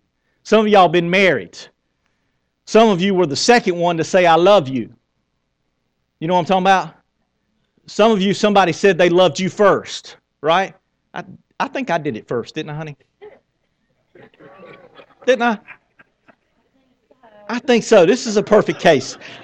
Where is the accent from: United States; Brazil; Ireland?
United States; the South; because we're from the South.